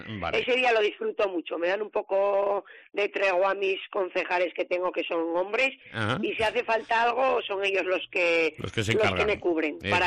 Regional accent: Fontellas, Navarre, Spain; yo soy de Fontellas de siempre, y la verdad que es un pueblito

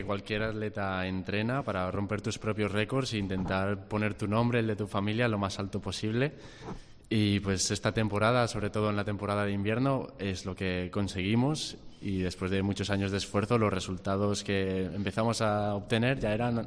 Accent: Cantabria, Spain; also born or lived in Seattle, United States; tomé la decisión de volver a casa, a la tierruca, sabiendo que tenía a Ramón aquí

